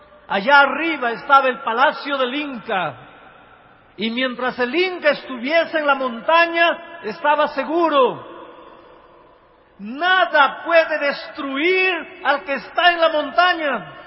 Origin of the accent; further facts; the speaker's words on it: Peru; now in Brazil; Aunque yo vivo los últimos 25 años en el Brasil, yo nací en el Perú y me crié en el Perú.